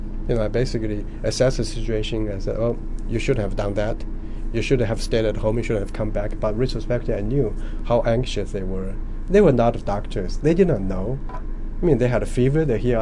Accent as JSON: {"language": "English", "town": "Wuhan", "region": "Hubei", "country": "China", "tie": "born or raised there", "second_language": "English", "moved": "yes", "said": "Originally, yes."}